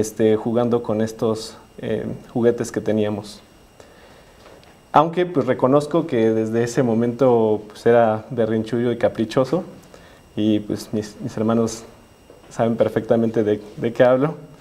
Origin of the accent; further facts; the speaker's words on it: Mexico City, Mexico; born there; Yo nací en la Ciudad de México el 22 de septiembre de 1990.